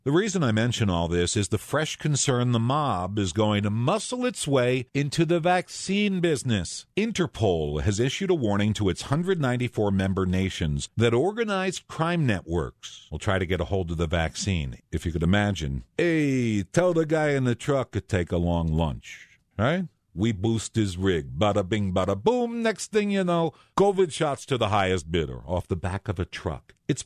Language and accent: English; New Jersey, United States; I'm from New Jersey, and over the years, I'd hear whispers.